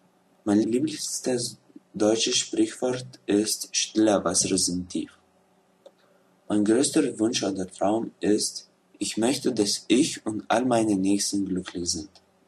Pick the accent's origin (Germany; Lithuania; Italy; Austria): Lithuania; German is a second language; ich komme aus Litauen.